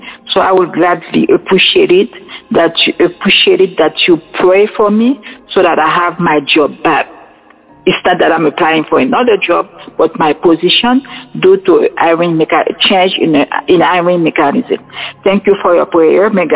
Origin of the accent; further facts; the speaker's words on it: Haiti; now in Maryland, United States; I'm listening from Maryland, and I'm from Haiti.